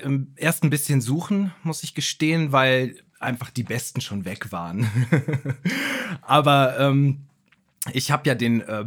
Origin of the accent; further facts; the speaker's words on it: Lower Saxony, Germany; Ich komme ja aus Niedersachsen und da gibt es Moore, zwar nicht direkt vor der Haustür, wo ich gewohnt habe, aber so um das Steinhuder Meer herum